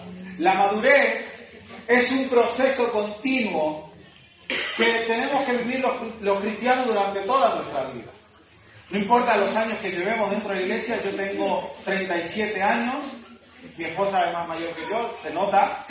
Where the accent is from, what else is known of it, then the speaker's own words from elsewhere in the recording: Argentina; now in Badajoz, Spain; Como recién el pastor presentaba, soy argentino. Sí, también llevo ya 18 años en España. 12 de ellos son los que llevamos en Badajoz junto con mi esposa.